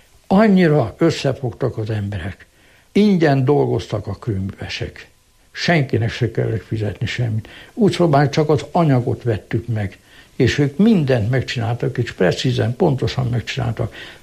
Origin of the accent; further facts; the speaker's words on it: Great Hungarian Plain, Hungary; Én, mint alföldi ember, az iparvidéket nem tudtam megszokni.